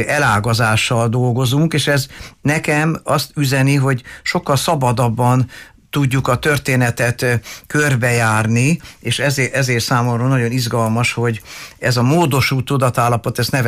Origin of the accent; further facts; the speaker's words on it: Hungary; born there; az én családom ugye Marosvásárhelyről származik, és én már Magyarországon születtem